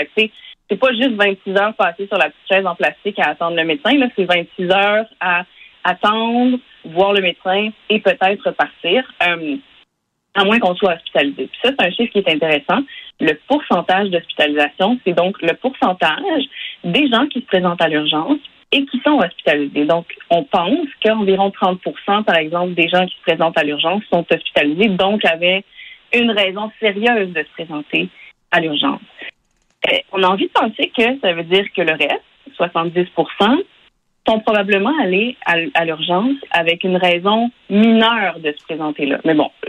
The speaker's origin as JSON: {"language": "French", "region": "Quebec", "country": "Canada", "tie": "born or raised there", "said": "en Outaouais, ça va tellement mal. Moi, j'ai un biais parce que c'est ma région d'origine"}